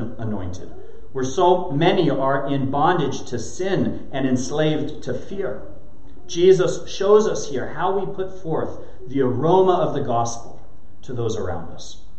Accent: West Coast, United States; I'm from the West Coast. You're supposed to say shore, right? I'll belligerently remain a child of the Pacific Ocean and call it the beach.

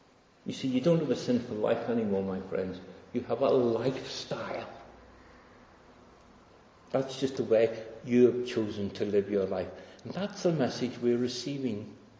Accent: United Kingdom; And we are British. And there's one character, one thing about the British character is we do not like to be sneered at.

